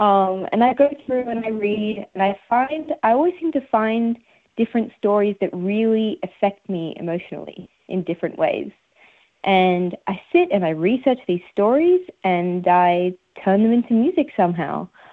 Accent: Australia; born there; my different Lebanese upbringing, because I don't speak Arabic and I was born in Australia. I wasn't born in Lebanon.

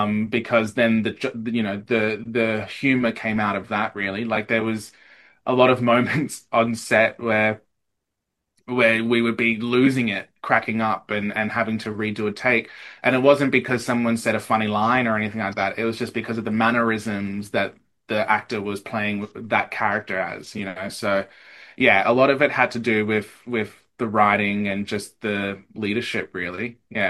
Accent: Eastern Australia, Australia; accent: Eastern Australian; There was a lot of moments in rehearsals where I had to get rid of my Eastern Australian accent and try and do a, deeper … vibe for WA.

